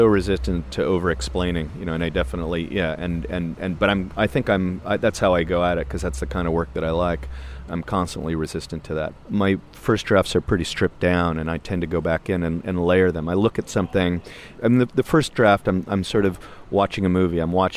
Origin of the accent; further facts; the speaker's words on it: New York, United States; My relationship to the city changed. You mentioned 9/11. When I grew up, it was sort